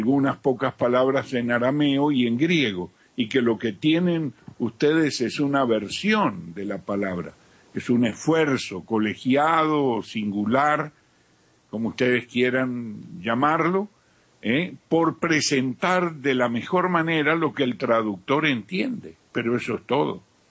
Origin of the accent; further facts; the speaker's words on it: Mar del Plata, Buenos Aires Province, Argentina; que es del mismo pueblo donde yo me crié, en Mar del Plata, de la misma ciudad